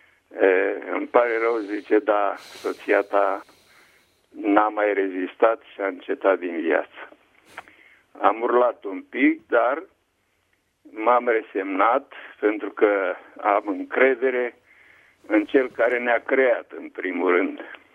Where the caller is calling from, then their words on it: Germany; și sunt din Germania